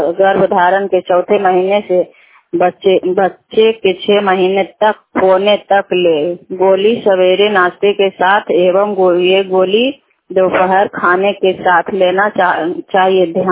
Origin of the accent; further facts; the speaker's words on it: Lastega, India; मैं लस्टेगा की रहने वाली हूँ।